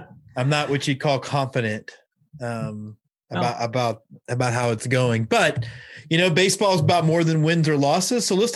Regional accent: Texas, United States; You know, being a Texan, not being far from Shiner, it has to be.

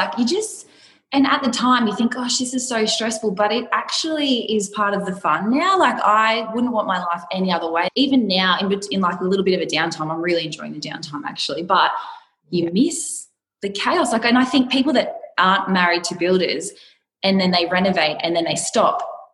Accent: Maitland, New South Wales, Australia; also born or lived in London, United Kingdom; We bought our first home about 40 minutes away from here, closer to my hometown of Maitland.

